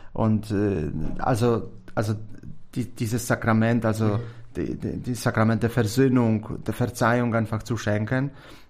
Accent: Oświęcim, Lesser Poland, Poland; German is a second language; moved away as an adult; also born or lived in Kraków; now in Austria; Ich bin geboren in Oświęcim.

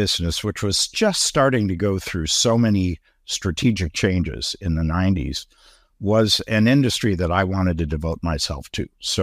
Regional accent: Midwest, United States; born there; I am American, born in the Midwest many years ago.

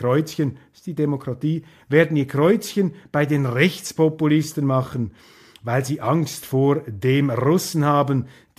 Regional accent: Switzerland; Nun will ich auch hier nicht selbstgerecht urteilen als Schweizer.

